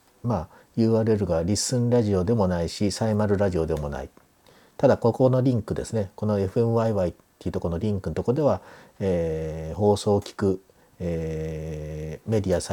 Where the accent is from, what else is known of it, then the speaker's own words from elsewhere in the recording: Okazaki, Aichi, Japan; これ、FM 岡崎、まあ、今 FM 笑顔っていう名前になったらしいんですが、まあ、私の田舎の、放送局ですが